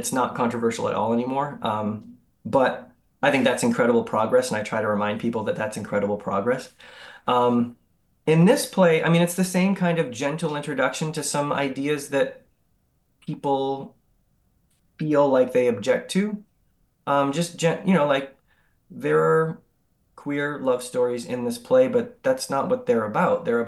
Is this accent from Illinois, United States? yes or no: no; Presque Isle, Maine, United States; also born or lived in Massachusetts; I was a hockey player when I lived in Massachusetts, because hockey was such a big deal. And when we moved to Northern Maine, hockey wasn't really the sport in Northe